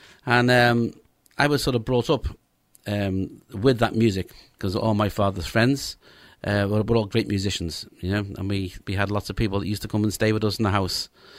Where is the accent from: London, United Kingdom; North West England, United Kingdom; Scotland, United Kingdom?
North West England, United Kingdom; Liverpool; born there; I was born in Liverpool, yes. Born into an Irish community. My father is a Roscommon man, kind of Roscommon Island